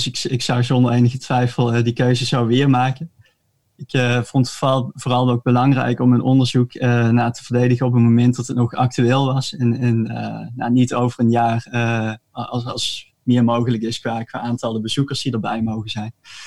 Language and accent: Dutch; Maastricht, Limburg, Netherlands; born there; geboren in Maastricht. Ik heb daar ook gestudeerd.